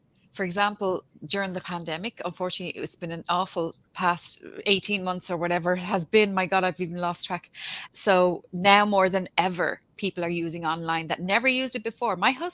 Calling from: Ireland; I'm joining from Ireland, obviously.

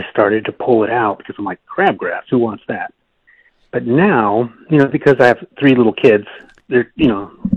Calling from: Plano, Texas, United States; Hey, I am calling from Plano, Texas.

